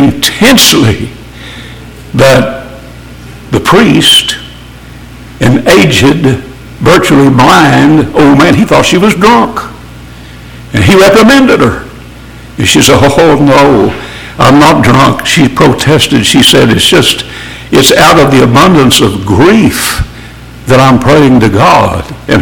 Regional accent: Ada, United States; There was a young fella in Ada, my hometown, many years ago

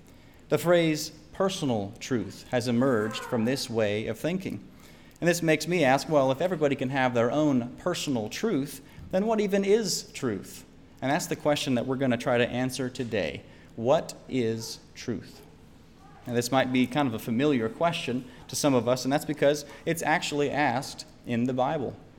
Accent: Nashville, Tennessee, United States; in case you don't know me, and I am from Nashville, Tennessee.

